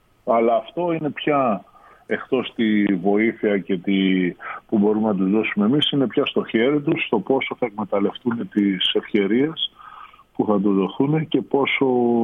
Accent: Chania, Crete, Greece; όπως είμαι εγώ από τα Χανιά

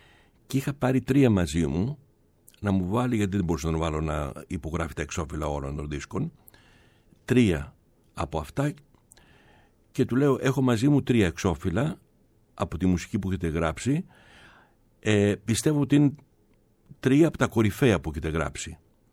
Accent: Athens, Attica, Greece; του είπαμε ότι είμαστε από την Αθήνα

